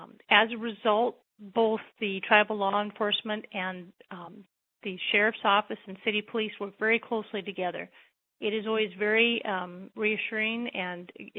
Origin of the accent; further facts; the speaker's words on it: Eagle Butte, South Dakota, United States; I am a lifelong resident of the Cheyenne River Indian Reservation. I was born and raised just outside of Eagle Butte.